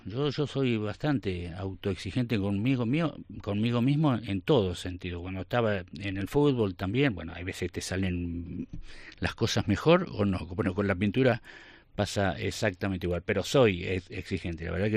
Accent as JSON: {"language": "Spanish", "town": "Mar del Plata", "region": "Buenos Aires Province", "country": "Argentina", "said": "que queda a 400 kilómetros de Mar del Plata, de donde soy yo"}